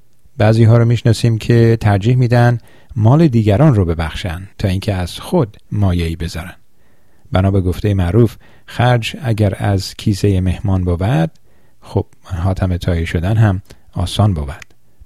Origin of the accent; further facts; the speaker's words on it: Iran; تقریبا همه ما با این جمله در ایران بزرگ شدیم